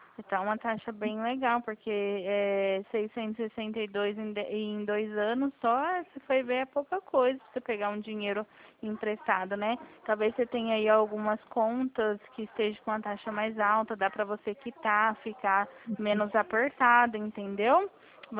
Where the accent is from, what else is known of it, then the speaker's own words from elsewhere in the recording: São Paulo, Brazil; Eu sou aqui do estado de São Paulo. Então aqui tá mais calor.